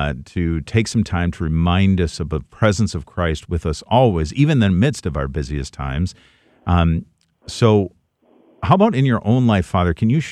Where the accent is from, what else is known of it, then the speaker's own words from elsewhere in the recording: Wisconsin, United States; Sorry, I being a Wisconsin native, I had to throw that in there.